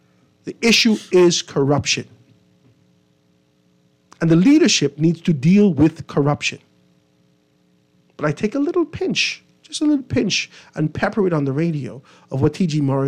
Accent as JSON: {"language": "English", "region": "Grand Bahama", "country": "Bahamas", "said": "I'm from Grand Bahama."}